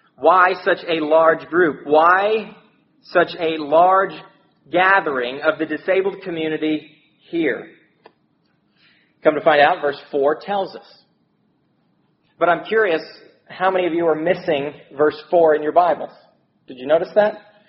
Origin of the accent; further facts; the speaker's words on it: Heber Springs, Arkansas, United States; I grew up in Heber Springs.